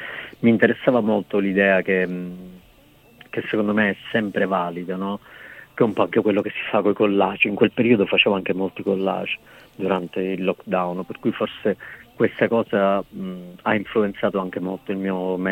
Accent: Livorno, Tuscany, Italy; io sin da piccolo ho sempre parlato in italiano, non ho mai parlato in dialetto pur essendo una livornese doc

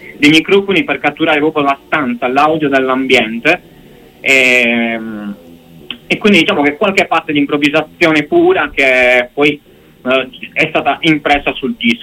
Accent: Sardinia, Italy; Io non sono campano, non sono cilentano, vengo dalla Sardegna. Ho iniziato appunto in Sardegna a approcciarmi appunto alla letteratura, alla poesia.

